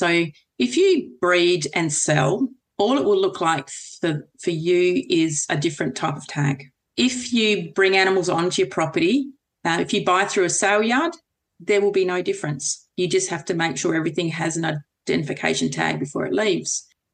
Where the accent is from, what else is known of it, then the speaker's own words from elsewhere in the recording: Lake Grace, Western Australia, Australia; So I was born in Lake Grace in Western Australia and grew up south of Killarney on the Rabbit Proof Fence Road with three brothers, and I just wanted to be a farmer. I'm a fifth generation Australian farmer.